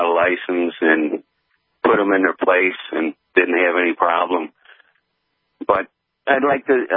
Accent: Tinley Park, Illinois, United States; now in Idaho, United States; from Illinois. Tinley Park, I've called you a lot.

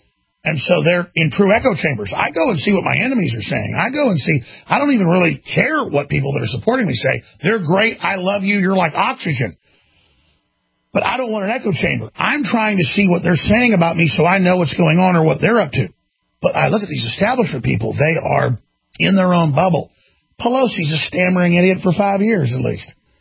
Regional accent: Dallas, Texas, United States; She later became a lawyer when I was growing up in Dallas.

